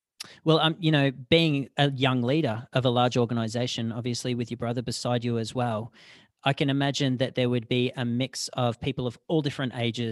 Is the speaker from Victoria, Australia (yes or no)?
yes; Bendigo, Victoria, Australia; growing up in Australia, I didn't play hockey. And believe it or not, I grew up in a small town called Bendigo, you know, population of about 120,000 people.